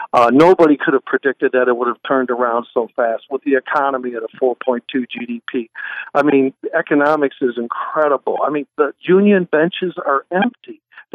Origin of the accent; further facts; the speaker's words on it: Bowling Green, Ohio, United States; born there; And I'm just a regular Buckeye. I was born in Bowling Green, Ohio.